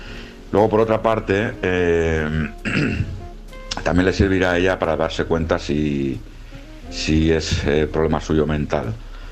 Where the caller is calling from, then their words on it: L'Hospitalet de Llobregat, Catalonia, Spain; de Hospitalet Barcelona.